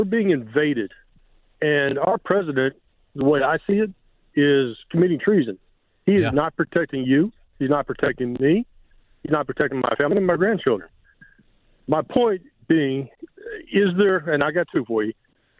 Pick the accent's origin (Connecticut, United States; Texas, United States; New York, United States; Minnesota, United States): Texas, United States; My last point, looking as an American citizen and a former Texan, Roseburg, Richmond, Seguin, New Brunswick, that's my area.